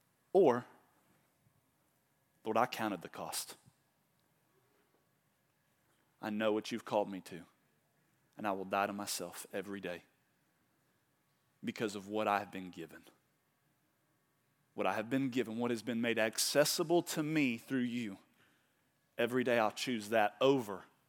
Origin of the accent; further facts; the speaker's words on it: Oklahoma, United States; and I'm from Oklahoma, so sometimes it's hard for me to read whenever I look.